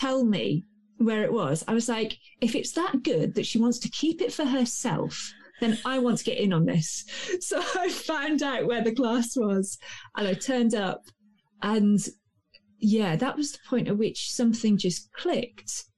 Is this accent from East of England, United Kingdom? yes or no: yes; East of England, United Kingdom; accent: Suffolk; because I'm originally from Suffolk, which is quite a rural area, and I'd sort of dropped my accent when I went to university, because it's the Suffolk accent is quite a country bumpkin kind of accent.